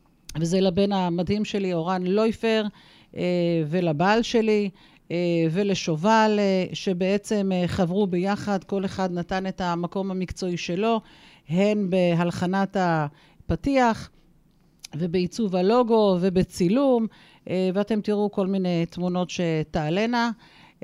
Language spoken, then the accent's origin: Hebrew; Kiryat Shmona, Northern District, Israel; אני בעצם נולדתי בקריית שמונה, ואני נולדתי בקריית שמונה בתקופות הקשות שלה